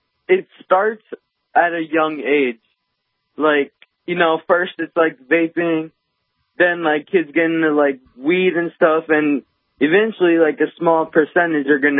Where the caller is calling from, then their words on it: Kansas, United States; I'm calling from Kansas.